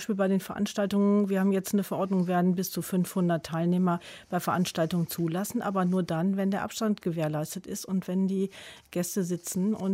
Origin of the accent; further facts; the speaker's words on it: Goch, North Rhine-Westphalia, Germany; Ich komme aus Goch.